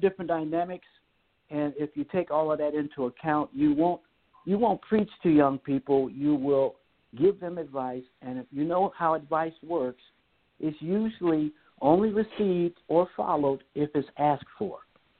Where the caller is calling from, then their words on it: Los Angeles, California, United States; I'm calling from Los Angeles.